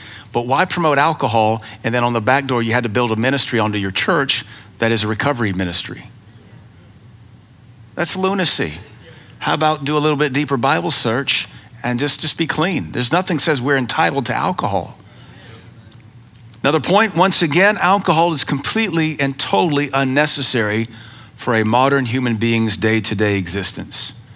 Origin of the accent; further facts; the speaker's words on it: Seattle, Washington, United States; I'm from Seattle. That whole city smells like weed now.